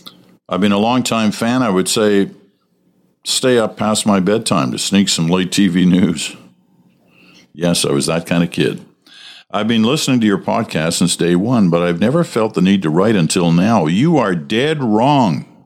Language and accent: English; Canada; As a Canadian, I'm very proud of it.